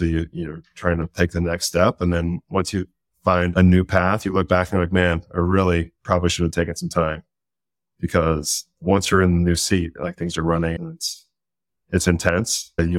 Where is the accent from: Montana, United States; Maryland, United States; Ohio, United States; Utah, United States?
Utah, United States; Salt Lake City; I grew up in Salt Lake, one brother.